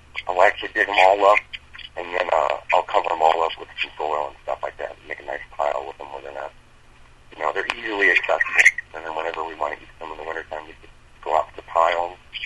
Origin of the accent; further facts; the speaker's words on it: Midwest, United States; You know, I grew up in the Midwest, up there by you guys, you know, so we're all corn fed